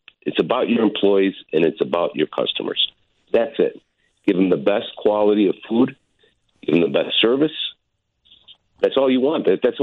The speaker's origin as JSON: {"language": "English", "town": "Chicago", "region": "Illinois", "country": "United States", "said": "I'm from Chicago. The origin is of Greek."}